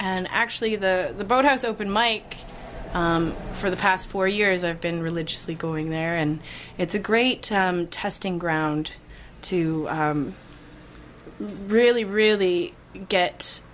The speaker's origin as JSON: {"language": "English", "town": "New Hamburg", "region": "Ontario", "country": "Canada", "said": "I'm from New Hamburg."}